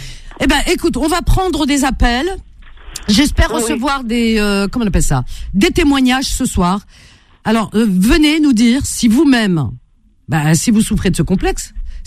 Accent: France; born there; Je suis née en France, comme si ça faisait.

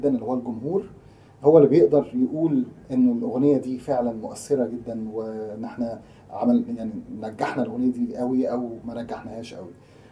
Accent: Egypt; والله أنا فنان مصري

